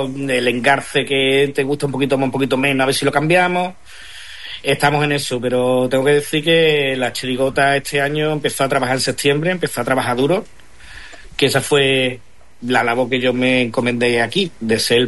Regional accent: Huelva, Andalusia, Spain; now in El Rompido, Spain; Yo soy natural de Huelva, pero estoy aquí afincado en El Rompido hace muchos años.

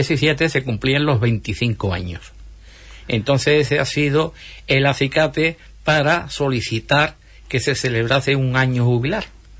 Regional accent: Huelva, Andalusia, Spain; Yo, de aquí, de Huelva.

